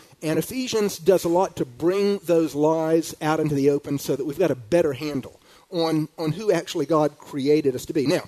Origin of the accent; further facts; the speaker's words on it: Southern United States, United States; I mean, I grew up in the South